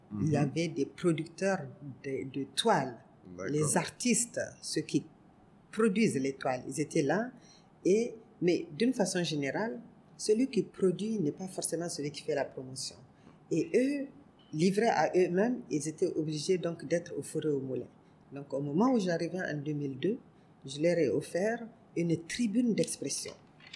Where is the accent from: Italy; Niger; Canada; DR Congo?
Niger; moi, je suis du Niger, pas de Côte d'Ivoire